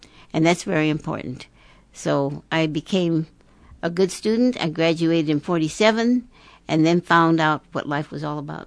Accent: McAlester, Oklahoma, United States; born there; Well, Father, I was born in McAlester, Oklahoma on November the 14th, 1929. … … This was a mining town

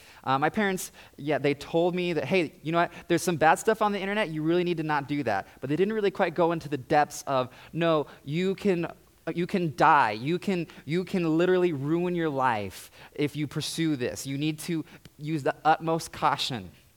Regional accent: California, United States; born there; also born or lived in North Carolina / Tennessee / Pennsylvania / Kansas; I was born in California. We moved a lot there, and then, like, North Carolina and Tennessee, Pennsylvania and Kansas, and somewhere else.

